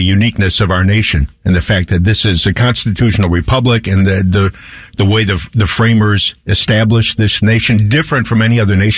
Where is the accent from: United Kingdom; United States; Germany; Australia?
United States; Chicago, Illinois; the stuff that happened in my hometown of Chicago in 68, which I missed because my mom, dad, and I were in my dad's village in Greece for that summer.